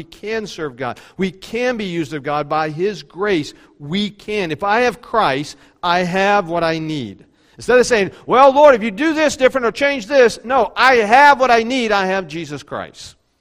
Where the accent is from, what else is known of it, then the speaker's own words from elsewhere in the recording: Maysville, United States; I grew up in Maysville. I was a bus kid.